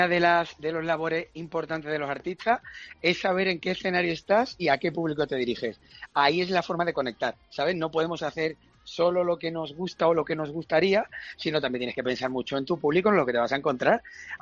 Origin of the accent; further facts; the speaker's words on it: Málaga, Andalusia, Spain; siendo malagueño, en la plaza importante, en el día importante, que es cuando arranca la feria